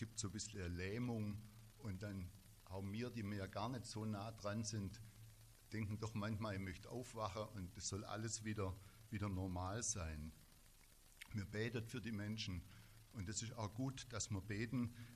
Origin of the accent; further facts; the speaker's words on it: Herbrechting, Baden-Württemberg, Germany; ich komme aus Herbrechting